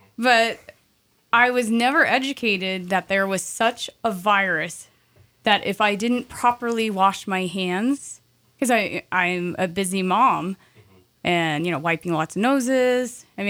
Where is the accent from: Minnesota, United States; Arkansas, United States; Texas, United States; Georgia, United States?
Arkansas, United States; now in Sandpoint, United States; We love Sandpoint. I grew up in Arkansas. I like the north.